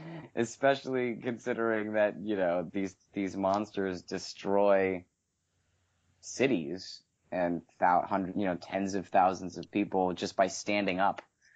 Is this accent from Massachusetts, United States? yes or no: no; Las Vegas, Nevada, United States; I was laughing like as soon as they started talking about Yucca Mountain, because I'm from Las Vegas.